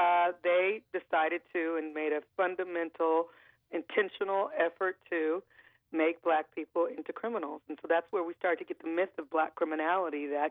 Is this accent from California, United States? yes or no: yes; Compton, California, United States; Always something that's been on my mind since a little girl. I grew up in Compton.